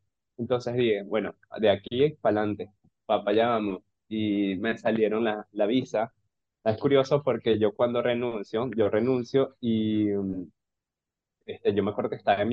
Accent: Venezuela; now in Peru; la primera vez que yo me fui, fue en el 2016 de Venezuela.

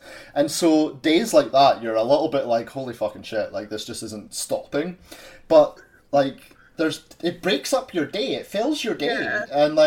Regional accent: Scotland, United Kingdom; So that's the only good thing about being Scottish and being stuck inside, because it is freezing here just now.

